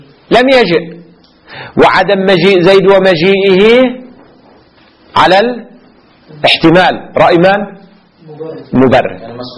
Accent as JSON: {"language": "Arabic", "country": "Lebanon", "said": "ما في عندنا في لبنان يقولوا أمنيات"}